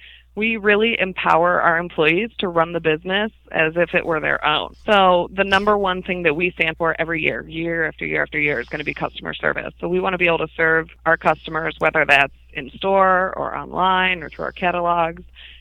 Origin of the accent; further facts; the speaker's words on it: Cleveland, Ohio, United States; also born or lived in Texas; I moved back to my hometown in Cleveland, Ohio, and I worked at our store there as a kids' shoe assistant manager for a while.